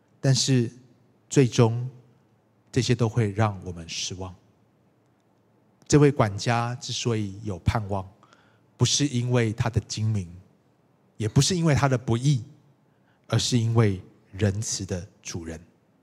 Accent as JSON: {"language": "Chinese", "country": "Taiwan", "tie": "born or raised there", "said": "我记得小时候这个在台湾长大的时候"}